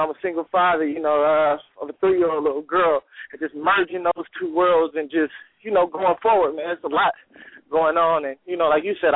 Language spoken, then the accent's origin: English; North Carolina, United States; I'm originally from North Carolina, so being from the country, you think